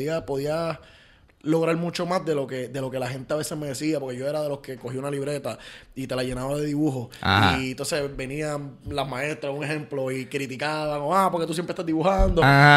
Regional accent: Carolina, Puerto Rico; Yo soy de Carolina.

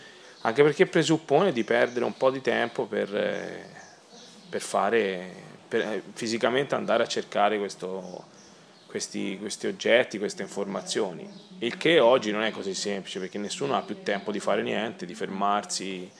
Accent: Barga, Tuscany, Italy; born there; Io sono nato a Barga, te no, ma io sì, e ci sarò stato migliaia di volte

